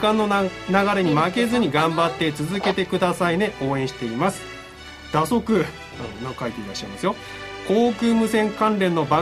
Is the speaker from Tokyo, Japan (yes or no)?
yes; Kokubunji, Tokyo, Japan; 国分寺市は私の故郷で、開局した思い出の地でもありますけれど